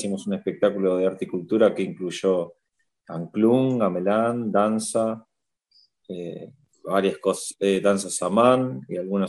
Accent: Argentina; Sí, muchos de los que hemos actuado somos argentinos.

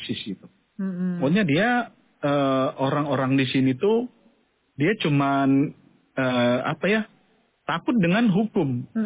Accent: Manado, North Sulawesi, Indonesia; Saya orang Manado.

